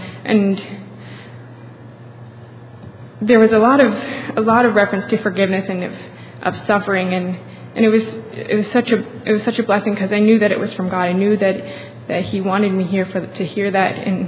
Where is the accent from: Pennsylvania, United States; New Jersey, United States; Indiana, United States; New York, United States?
Pennsylvania, United States; Port Royal; I'm from Pennsylvania, Port Royal.